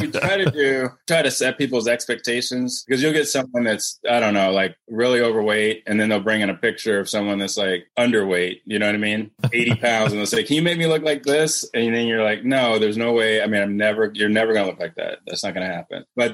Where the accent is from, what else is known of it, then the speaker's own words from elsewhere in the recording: Cleveland, Ohio, United States; I'm from Cleveland. You know, I came to Morehouse down here for college. I fell in love with Atlanta. But then I went back up to Ohio to do my medical school and my training because that's where I'm from.